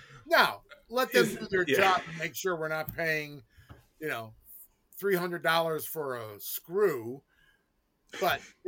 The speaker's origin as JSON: {"language": "English", "region": "New England", "country": "United States", "tie": "born or raised there", "said": "Well, I grew up in New England, so it would be a grinder, which is the proper name for a sub or a hoagie"}